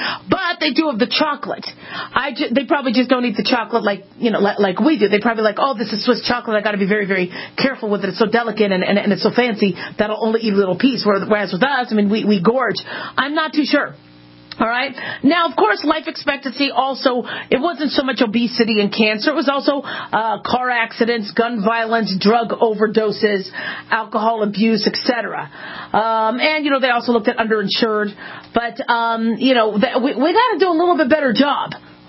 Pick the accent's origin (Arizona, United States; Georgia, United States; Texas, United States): Arizona, United States; I remember in the second grade when I grew up in Scottsdale, or Phoenix, Arizona, we had to do … in sign language.